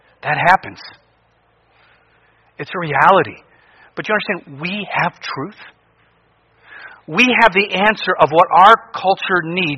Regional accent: Cleveland, Ohio, United States; And if you know me, I'm from Cleveland. I don't like any of that.

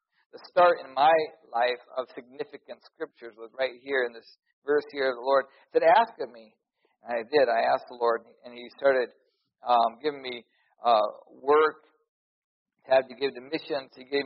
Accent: Lansing, Michigan, United States; I'm from Lansing, Michigan, sorry. People from Lansing. But on the other side, I probably was raised in the most spiritually, financially wealthy families in all of Lansing, Michigan.

